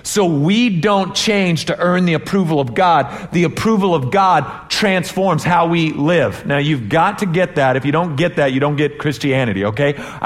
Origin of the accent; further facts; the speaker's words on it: Texas, United States; Because I'm Texan.